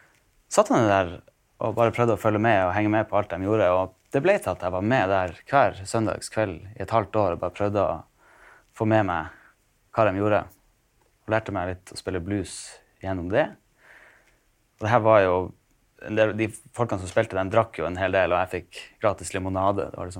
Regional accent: Tromsø, Troms, Norway; når jeg kom hjem fra Oxford, skulle jeg være bedre enn kompisene mine hjemme i Tromsø på gitar

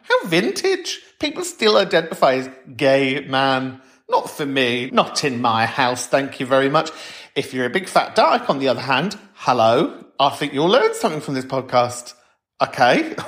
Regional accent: Liverpool, North West England, United Kingdom; oh, I'd say because I am a Scouser. I know it's a very broad church of the people who like to identify as Scouse, but I'm just saying, if it's not a Liverpool postcode, are you really?

